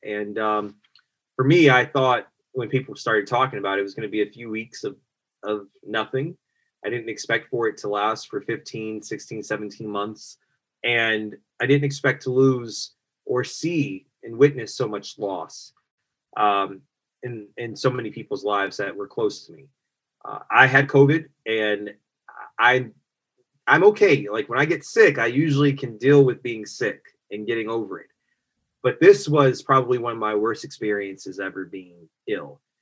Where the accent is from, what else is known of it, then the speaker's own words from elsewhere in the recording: Kansas, United States; I don't know if the great and powerful was a reference to my time in me growing up in Kansas